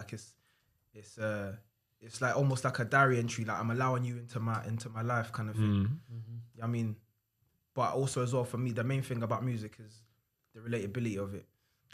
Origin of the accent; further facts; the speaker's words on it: United Kingdom; Obviously I'm Nigerian as well, obviously, but I'm British Nigerian.